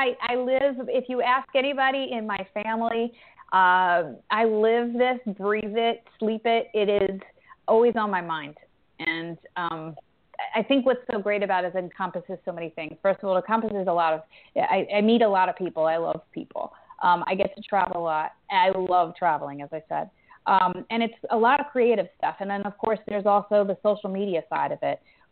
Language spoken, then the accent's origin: English; Long Island, New York, United States; now in Baltimore, United States; I now live in Baltimore, Maryland.